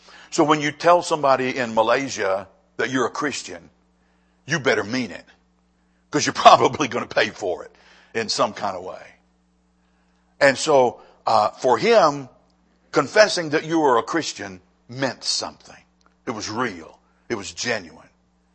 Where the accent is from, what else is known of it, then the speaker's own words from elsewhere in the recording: Lynchburg, Virginia, United States; Just a side note, I'm born and raised in Lynchburg, Virginia. This is all I know.